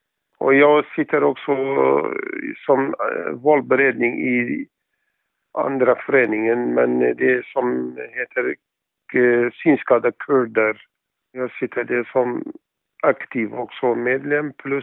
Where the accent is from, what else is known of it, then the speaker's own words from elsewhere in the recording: Iraq; Swedish is a second language; now in Sweden; Och jag kommer från Irak. Jag har bott här i Sverige sedan 1992.